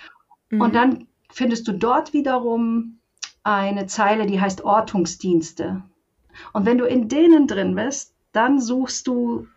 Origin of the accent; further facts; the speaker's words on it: Bavaria, Germany; Also ich komme ja aus Bayern und da wurden die alle umgestellt.